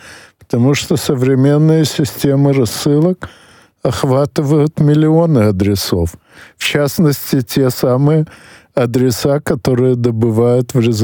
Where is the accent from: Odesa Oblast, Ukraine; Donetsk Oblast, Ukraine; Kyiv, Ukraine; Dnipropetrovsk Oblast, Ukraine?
Odesa Oblast, Ukraine; Odesa; хотя я родился и вырос в Одессе, но его, по крайней мере, в сознательном возрасте у меня практически не было.